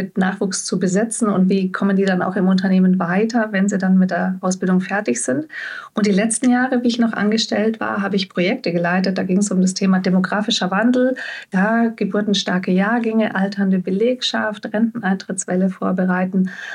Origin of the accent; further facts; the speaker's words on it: Munich, Bavaria, Germany; Ich komme ursprünglich aus München, bin da geboren und aufgewachsen und dann bin ich durch erste Ehe im schönen Westallgäu gelandet